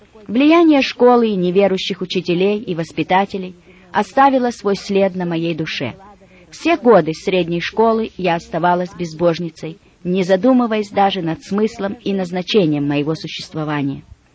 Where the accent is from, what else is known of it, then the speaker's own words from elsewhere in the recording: Donetsk Oblast, Ukraine; Я родилась в России, в Донбассе, в тени дымящихся терриконов угольных шахт. Мой отец был горный инженер, и мы жили вблизи шахты, на которой он работал, окруженные семьями шахтеров. Мои родители были верующие.